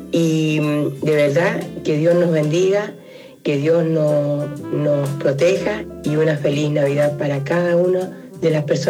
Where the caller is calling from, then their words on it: Antofagasta, Chile; Les mando un saludo acá desde Antofagasta